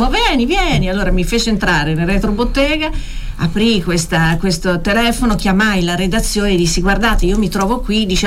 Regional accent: Florence, Tuscany, Italy; accent: Florentine; vengo da Firenze ma lavorerò sul mio accento fiorentino

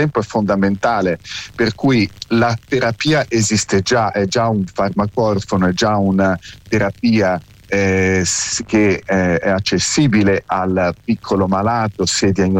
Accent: Tuscany, Italy; se noi siamo toscani

